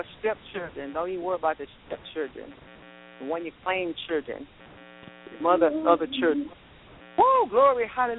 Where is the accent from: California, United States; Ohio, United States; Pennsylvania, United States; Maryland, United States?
California, United States; Hollywood; I'm from Hollywood, California.